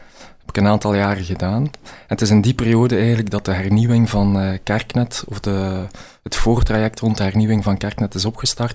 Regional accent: Ghent, Flanders, Belgium; Ik ben een Gentenaar, dat zal uw luisteraars zullen dat wel al ontdekt hebben. Alhoewel mijn beide ouders eigenlijk afkomstig zijn uit West-Vlaanderen.

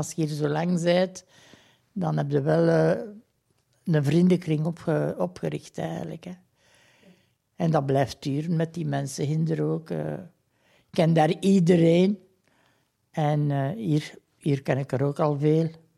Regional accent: Herne, Flemish Brabant, Belgium; born there; also born or lived in Kesteren; Nee, mijn geboortedorp is hier in Herne, maar ik heb dan in Kesteren gewoond.

